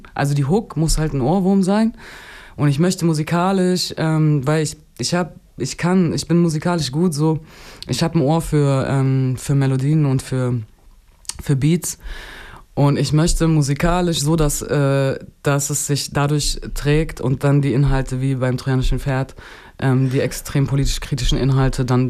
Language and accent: German; Berlin, Germany; also ich komme aus Berlin